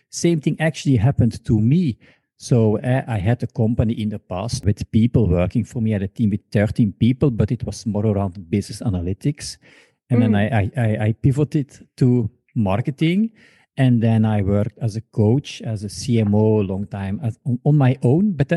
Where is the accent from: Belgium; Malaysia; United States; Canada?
Belgium; first language Flemish; English is a second language; or don't speak like Flemish or Dutch, like I am. And actually, it's a Russian name, but I'm from Belgium